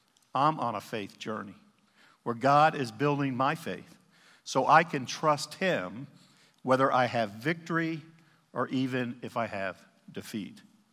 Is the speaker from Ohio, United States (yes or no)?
no; Austin, Texas, United States; My hometown is Austin, Texas, so I'm a Dallas fan by birth.